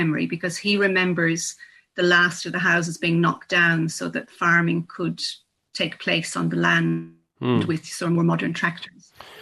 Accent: Ireland; now in Australia; because I'm Irish, I live in South Australia

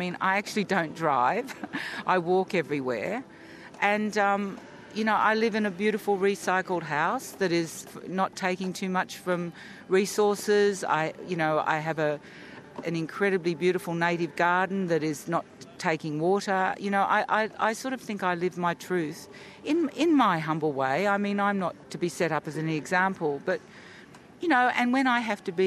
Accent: Australia; as an Aussie, I feel like this is where I belong.

